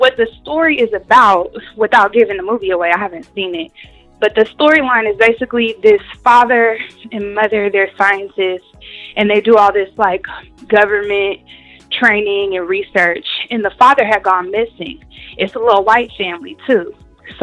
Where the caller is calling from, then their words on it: Oakland, California, United States; I'm calling from Oakland.